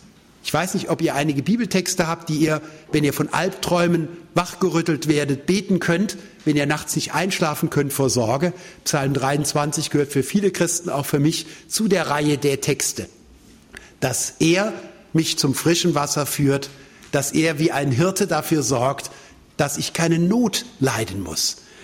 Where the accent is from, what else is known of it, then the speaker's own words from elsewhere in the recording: Germany; Ich bin selbst an der Lahn groß geworden. Da war das alle 3-4 Jahre so.